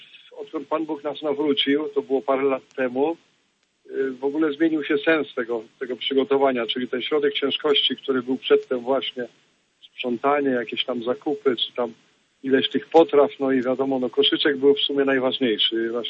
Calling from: Ciechanów, Masovian Voivodeship, Poland; Jestem w podróży z Płocka do Ciechanowa

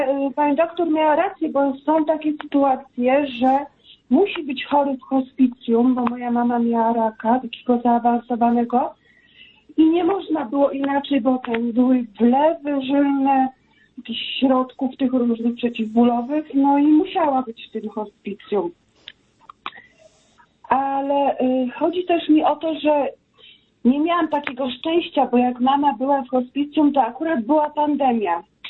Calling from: Wałbrzych, Lower Silesian Voivodeship, Poland; z Wałbrzycha

